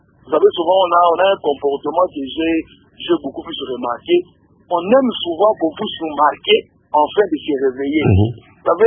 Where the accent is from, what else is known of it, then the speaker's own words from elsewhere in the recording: DR Congo; je suis un Congolais.